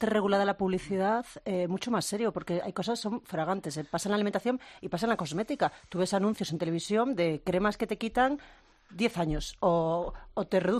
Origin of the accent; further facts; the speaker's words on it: Galicia, Spain; Sí, pero siendo gallega no es nada fácil porque siempre es lo mismo.